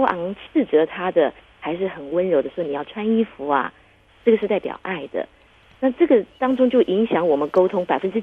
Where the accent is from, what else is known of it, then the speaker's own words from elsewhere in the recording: China; 我们中国人真的不习惯把事情说得清楚，说得明白